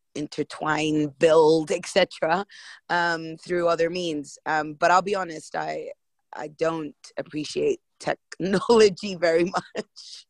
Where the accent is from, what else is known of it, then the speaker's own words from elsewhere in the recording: Kuwait; also born or lived in London, United Kingdom; So I was born in London, but we actually spent some of my formative years in Kuwait. Back and forth, we were between Kuwait, London, and then we settled in Kuwait